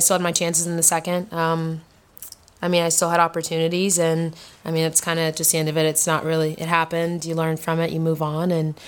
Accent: Florida, United States; Yeah, I grew up in Florida, so we played on hard true, green clay.

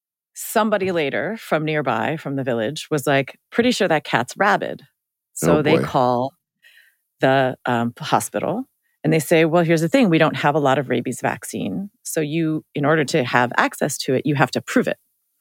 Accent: Chicago, Illinois, United States; born there; so I was born in Chicago. My parents are both born in Chicago.

